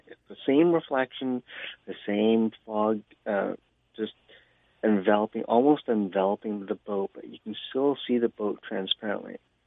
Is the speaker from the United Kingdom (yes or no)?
no; Vancouver, British Columbia, Canada; born and raised in Vancouver, lived my entire life in South Vancouver.